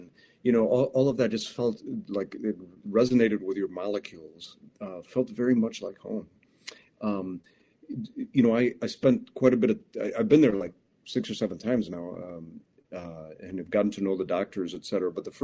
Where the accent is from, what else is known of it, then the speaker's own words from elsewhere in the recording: Chicago, Illinois, United States; now in Wausau, United States; Well, I grew up in Chicago, and so I did a lot of my training in Chicago, medical school, and then cardiac surgery eventually in Chicago.